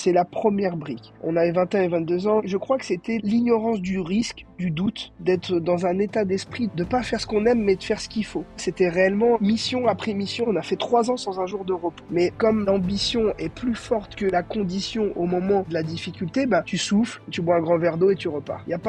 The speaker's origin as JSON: {"language": "French", "town": "Brest", "region": "Brittany", "country": "France", "tie": "born or raised there", "also_born_or_lived": "Cannes", "said": "Pour la petite histoire, on a une mère espagnole et un père breton. On est né à Cannes, mais on a grandi à Brest."}